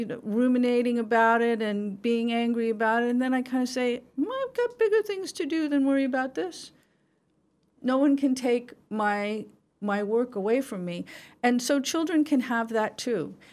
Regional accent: Bloomington, Indiana, United States; My dad is Jewish, and I grew up in Bloomington, Indiana, and in the 1960s.

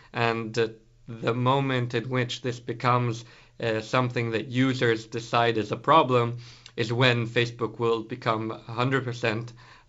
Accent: Italy; I come from Italy

